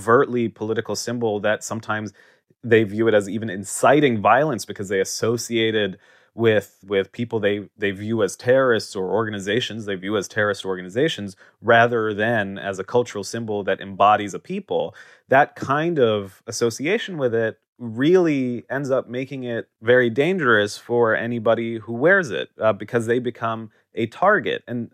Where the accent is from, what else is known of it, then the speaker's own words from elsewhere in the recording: Jerusalem, Palestine; Oftentimes something as benign as saying, I'm from Jerusalem, which I am, I grew up in Jerusalem, is viewed as a political statement rather than a statement of fact